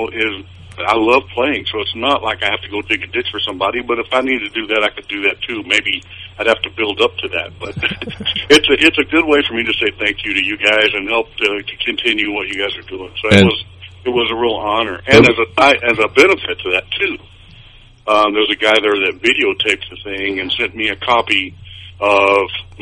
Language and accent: English; Toledo, Ohio, United States; But, you know, growing up in Toledo, Ohio, from a family that came from the mountains